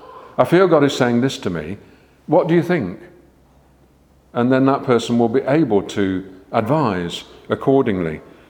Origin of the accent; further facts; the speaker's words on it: United Kingdom; I'm a British male